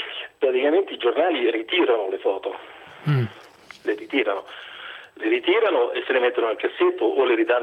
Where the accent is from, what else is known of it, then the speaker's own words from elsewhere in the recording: Rome, Lazio, Italy; now in Como, Italy; Sono di Roma, anche se abito qui da Como